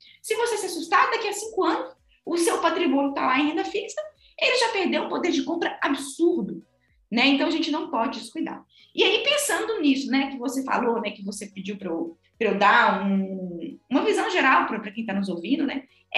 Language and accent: Portuguese; Brazil; E quando a gente fala de inflação, Rodolfo, sendo brasileiro, a gente não pode, de forma alguma, descuidar disso, né?